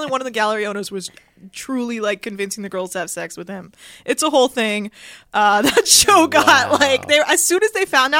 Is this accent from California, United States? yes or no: yes; Berkeley, California, United States; also born or lived in Davis; I grew up in Berkeley and then I moved to Davis, California.